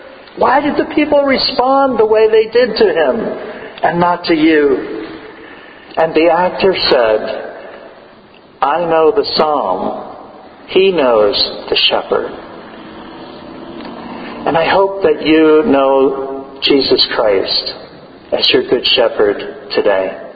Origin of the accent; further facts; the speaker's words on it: San Diego, California, United States; Palestine, Israel, is very much like where I grew up in San Diego and Southern California.